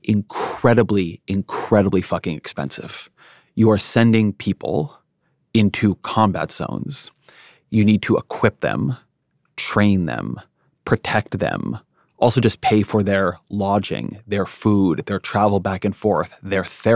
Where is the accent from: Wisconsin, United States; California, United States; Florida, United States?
California, United States; When I grew up in Southern California, the New York Times was probably net-net a better paper than the LA Times.